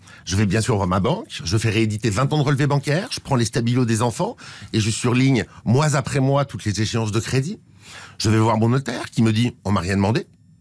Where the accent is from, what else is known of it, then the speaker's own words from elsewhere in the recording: Île-de-France, France; je suis des Hauts-de-Seine